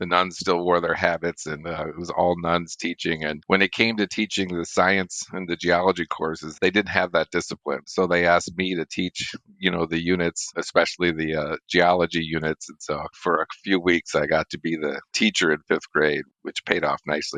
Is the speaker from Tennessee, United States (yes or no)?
no; Illinois, United States; Yeah, I grew up in Northern Illinois. There wasn't a lot to do, basically surrounded by cornfields.